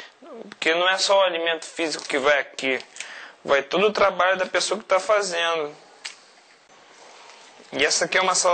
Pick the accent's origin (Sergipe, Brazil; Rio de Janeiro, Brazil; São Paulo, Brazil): Rio de Janeiro, Brazil; eu sou do Rio de Janeiro, Brasil.